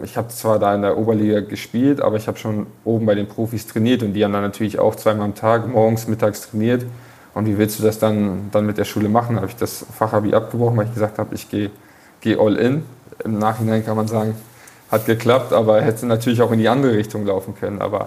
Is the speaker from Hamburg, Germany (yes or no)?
no; Rheine, North Rhine-Westphalia, Germany; Rheine ist ja mein Heimatort